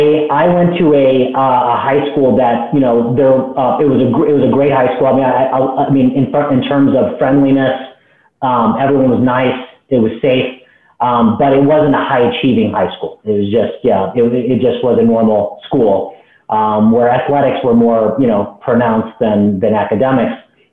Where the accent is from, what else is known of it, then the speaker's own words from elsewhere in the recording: Bridgeton, Missouri, United States; I actually grew up in Bridgeton, Missouri, actually in St. Louis, Missouri, and there's a town called Bridgeton where my parents had an Econolodge motel that they managed, and we grew up there in two rooms.